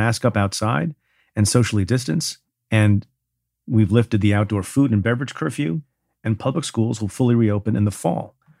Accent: New York, United States; The good news is, as of today, in my home state of New York, more than 52% of residents have had at least one dose of the vaccine.

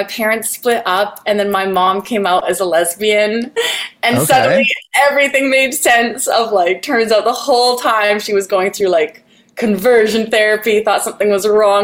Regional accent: British Columbia, Canada; So I was born and raised in Northwest Canada, way northern British Columbia, wilderness, like right below Alaska.

